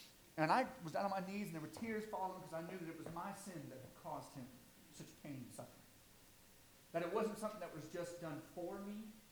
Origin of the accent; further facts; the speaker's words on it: Georgia, United States; the short version of my story is that I was born and raised in Southwest Georgia. Now, I've been told I speak pretty fast for somebody from Georgia.